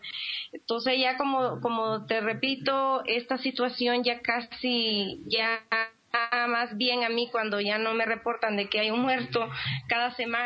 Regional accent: Honduras; desde aquí, desde Honduras, Centroamérica. Y pues contar un poco de la criminalización, nosotros como hondureños y hondureñas

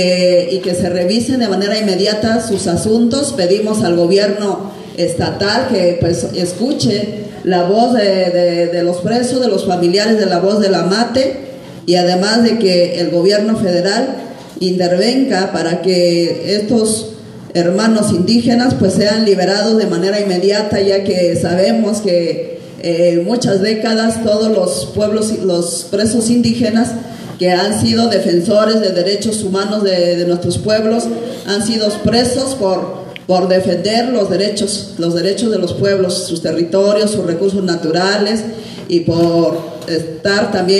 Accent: Oaxaca, Mexico; somos de Oaxaca, del Observatorio de Derechos Humanos de los Pueblos

